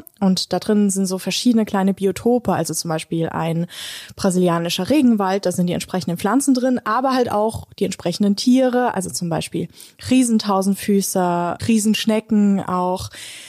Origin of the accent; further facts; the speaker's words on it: Frankfurt, Hesse, Germany; jetzt gibt's relativ wenige Elefanten in Frankfurt, wo ich aufgewachsen bin.